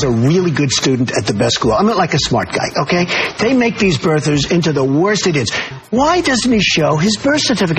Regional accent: New York, United States; I grew up in New York. Wall Street was a big part.

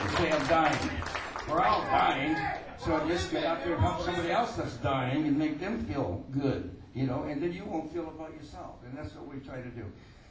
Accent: Boston, Massachusetts, United States; And I'm from Boston, so excuse me from my lingo, but I'm from Boston.

